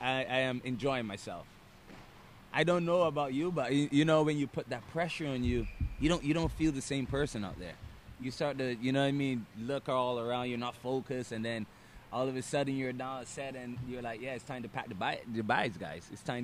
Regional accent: Barbados; Like, I'm from Barbados. It's not a big sport.

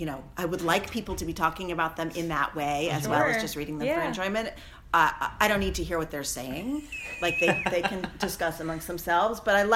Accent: Seattle, Washington, United States; I grew up in Seattle in my teenage years

